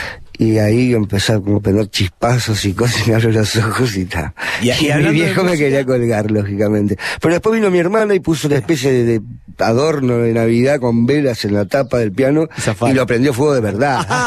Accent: Montevideo, Uruguay; y de ahí mis viejos vivieron en el Prado. Pero no recuerdo, porque creo que estuve, no sé, 7-8 meses.

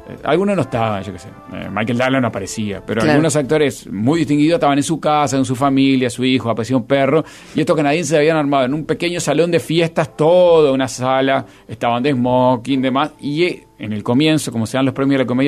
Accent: Uruguay; porque somos uruguayos y hablamos de perdedores.

